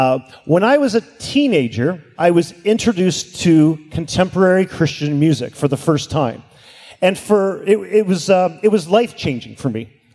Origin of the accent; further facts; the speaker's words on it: Hamilton, Ontario, Canada; I remember being 19 years old, growing up in Hamilton, went to a missions convention.